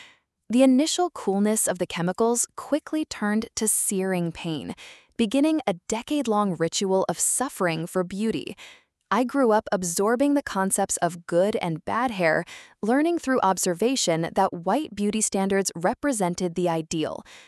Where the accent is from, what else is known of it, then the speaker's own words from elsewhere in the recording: New Jersey, United States; Growing up in Atlantic County, New Jersey, television had taught me that cheerleaders, invariably white, thin, and desirable, embodied both power and purity.